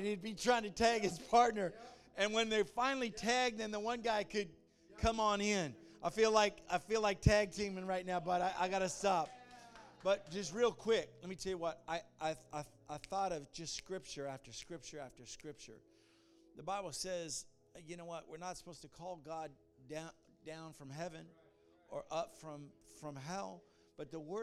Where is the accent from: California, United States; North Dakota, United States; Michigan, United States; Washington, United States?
California, United States; Palmdale; When I was growing up in Palmdale, on Wednesday we used to come home after church